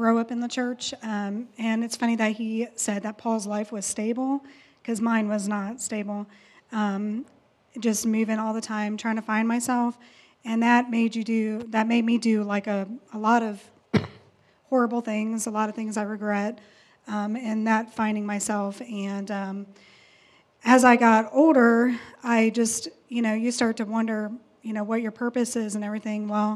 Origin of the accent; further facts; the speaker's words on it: California, United States; born there; also born or lived in Dallas, Texas / Germany / Maine / New Hampshire; we moved different places from like Texas, Dallas, Texas, Germany, Maine, New Hampshire. I was born in California, actually.